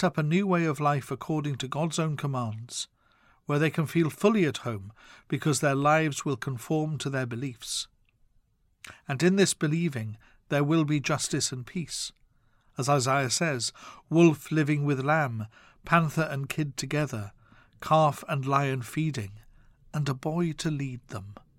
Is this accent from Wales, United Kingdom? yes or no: yes; Wales, United Kingdom; my home country of Wales, and even to Britain, and I could even extend to being a European